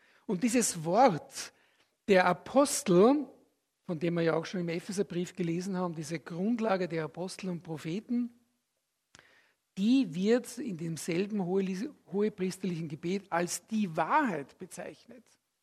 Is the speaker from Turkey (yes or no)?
no; Austria; now in Switzerland; Das merken schon wir als Österreicher, obwohl wir ein Nachbarland der Schweiz sind, haben wir das gemerkt, wie wir hergekommen sind.